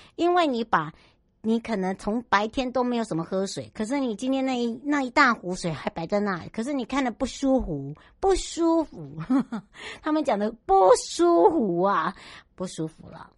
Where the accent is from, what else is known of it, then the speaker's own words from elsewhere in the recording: Taiwan; 我的故乡花东纵谷